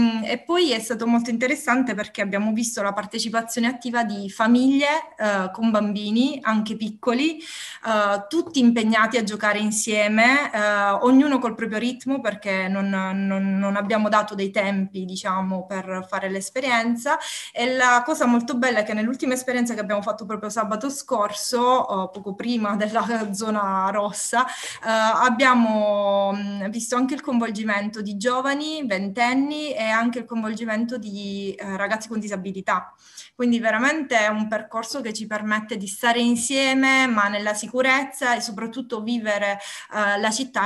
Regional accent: Foggia, Apulia, Italy; perché noi siamo di Foggia

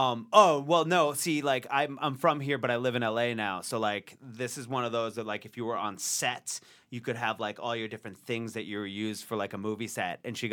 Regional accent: Massachusetts, United States; I'm from Massachusetts, and in the most, like, outside of Boston way ever

